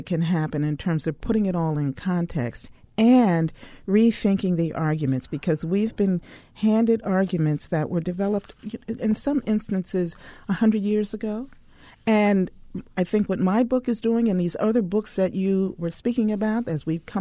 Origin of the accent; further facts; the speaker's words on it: New York, United States; You know, I'm a New Yorker, so that was west.